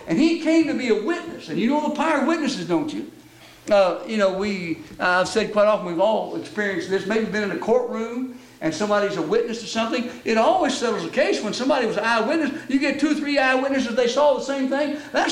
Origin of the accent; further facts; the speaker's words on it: Kentucky, United States; And I'm a Kentuckian, you know. So don't tell people in Indiana that, but I'm from Kentucky.